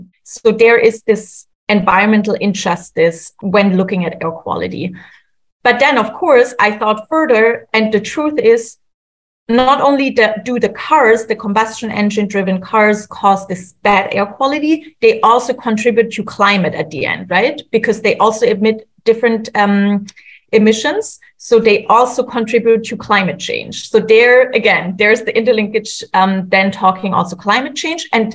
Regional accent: Germany; I was going to give an example in my home country, Germany

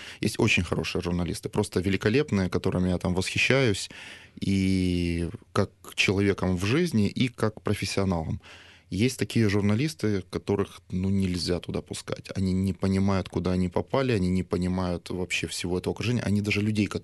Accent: Odesa, Odesa Oblast, Ukraine; Хочу презентовать ее в Одессе, потому что сам одессит.

